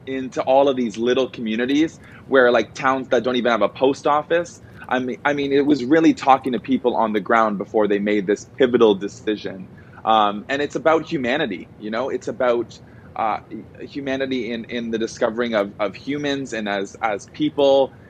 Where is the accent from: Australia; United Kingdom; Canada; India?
Canada; now in United States; As a Canadian